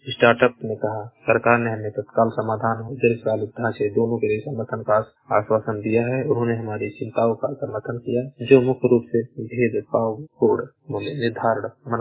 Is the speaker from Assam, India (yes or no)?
no; Uttar Pradesh, India; मैं जिला महाराजगंज का निवासी हूँ।